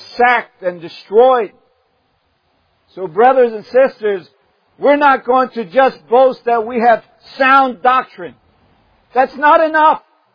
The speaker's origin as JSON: {"language": "English", "country": "Syria", "tie": "born or raised there", "said": "places where I grew up in Syria."}